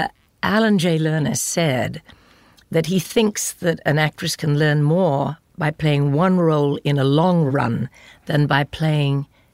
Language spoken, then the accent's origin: English; England, United Kingdom; Love England. Oh, my God. Yeah.